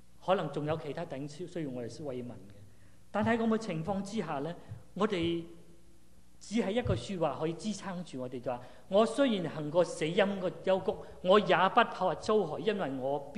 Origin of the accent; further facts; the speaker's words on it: Guangdong, China; 我廣東人知道，即是不奉獻那麼解。